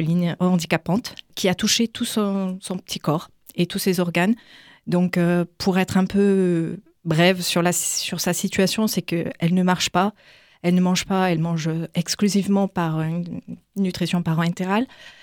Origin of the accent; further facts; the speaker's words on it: France; moi, je suis française. Les enfants sont français également.